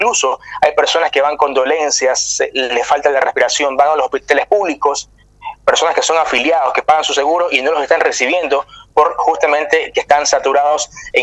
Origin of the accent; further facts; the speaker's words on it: Ecuador; a pesar de la situación que estamos viviendo como ecuatorianos, que es todo un país